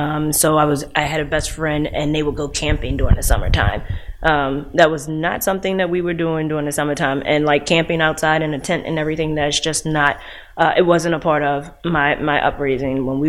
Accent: Baltimore, Maryland, United States; In Emerson Village. I grew up in a single family household, but my dad lived pretty much rather close, so we could walk 5 minutes away.

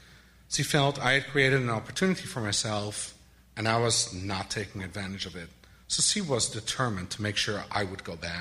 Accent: Netherlands; moved away as an adult; now in United States; As some of you know, I grew up in the Netherlands.

